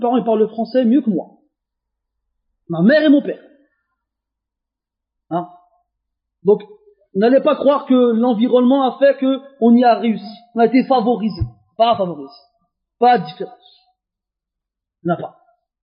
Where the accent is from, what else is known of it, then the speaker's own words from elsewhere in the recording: France; born there; Moi, je suis né comme vous en France. Et avant une douzaine d'années, je ne parlais pas un mot d'arabe.